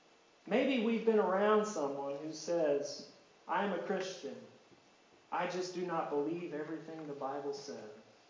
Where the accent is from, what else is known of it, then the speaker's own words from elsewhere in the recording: Kentucky, United States; You think anybody knows we're from Kentucky when we're not in Kentucky? That's for sure.